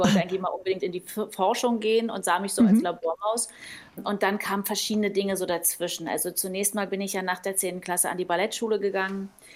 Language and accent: German; East Germany, Germany; so hat es früher bei uns in der DDR gerochen.